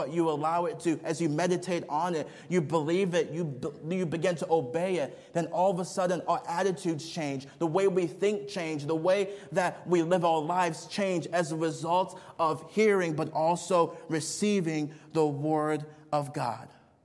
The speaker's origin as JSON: {"language": "English", "town": "Eagan", "region": "Minnesota", "country": "United States", "tie": "born or raised there", "said": "I remember growing up in the Midwest in Minnesota, a lot of farms. I grew up in a small town, Eagan, Minnesota, and everywhere you drove, it was just farms."}